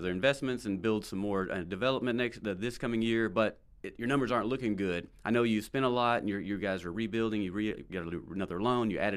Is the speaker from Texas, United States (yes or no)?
yes; Texas, United States; And usually people say, man, you have really good Spanish. Where are you from? I always get, where are you from? Texas.